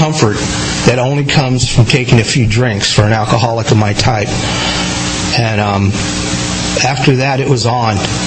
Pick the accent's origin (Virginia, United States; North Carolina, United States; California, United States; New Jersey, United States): New Jersey, United States; Jersey City; born there; I was born in Jersey City, New Jersey, and for a while I lived there.